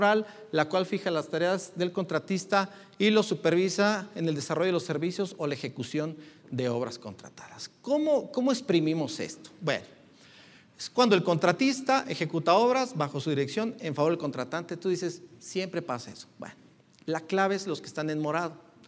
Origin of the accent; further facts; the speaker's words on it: Jalisco, Mexico; fíjense cómo somos los de Jalisco, decimos en camisa de 11 varas